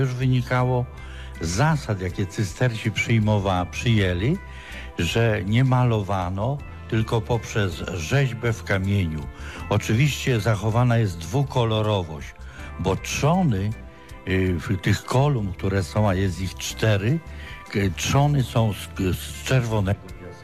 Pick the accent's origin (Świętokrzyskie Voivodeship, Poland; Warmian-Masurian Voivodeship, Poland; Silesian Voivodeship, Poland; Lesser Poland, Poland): Świętokrzyskie Voivodeship, Poland; pochodzę z województwa wspaniałego świętokrzyskiego.